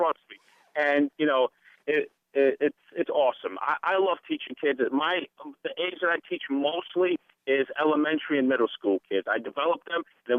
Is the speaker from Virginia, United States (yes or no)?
no; Brooklyn, New York, United States; look, I'm from Brooklyn. I'll be straight up. I'm a diehard Yankee fan, you know.